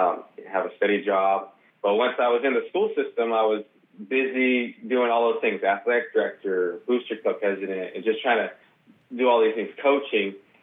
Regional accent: Hoopa, California, United States; But also, I'm a Hoopa Valley tribal member. Yeah, I was born in Hoopa and raised up there, went to HSU, and then came back and worked in the school system.

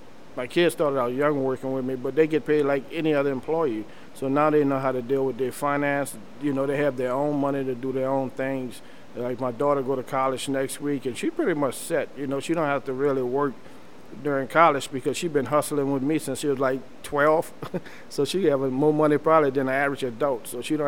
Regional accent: New Orleans, Louisiana, United States; because I'm from New Orleans, and New Orleans got wiped out in my community

